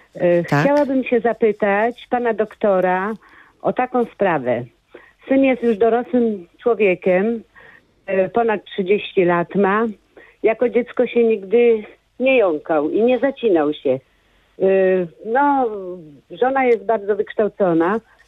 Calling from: Tczew, Pomeranian Voivodeship, Poland; Z Tczewa.

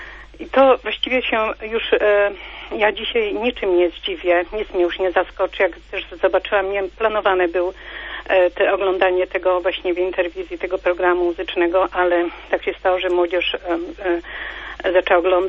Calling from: Düsseldorf, North Rhine-Westphalia, Germany; Ja jestem z Düsseldorfu

